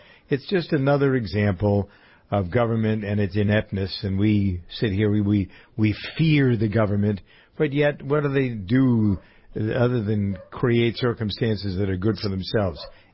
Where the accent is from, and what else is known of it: Framingham, Massachusetts, United States; born or raised there